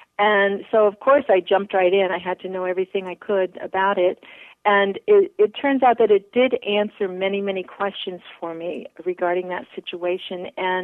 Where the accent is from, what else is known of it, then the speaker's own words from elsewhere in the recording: Colorado, United States; also born or lived in Maine; I grew up in Colorado and I ended up in Maine.